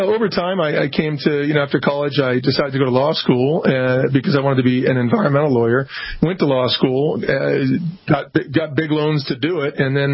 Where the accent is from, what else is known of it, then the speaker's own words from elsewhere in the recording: Boulder, Colorado, United States; also born or lived in East Coast; I was born on the East Coast, came to Boulder, Colorado as a young kid, grew up in Boulder, Colorado